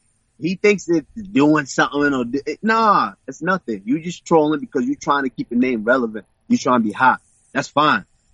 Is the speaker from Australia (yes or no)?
no; Nigeria; When I was born in Nigeria and we were raised in Nigeria